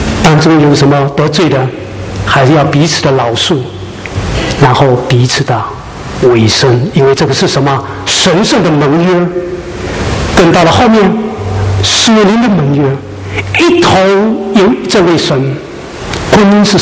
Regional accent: China; 好像我们中国人也有说窈窕淑女，君子好逑

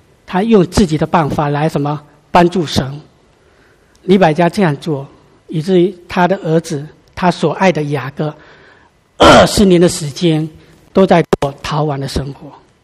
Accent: China; now in Sydney, Australia; 特别我们中国人哈

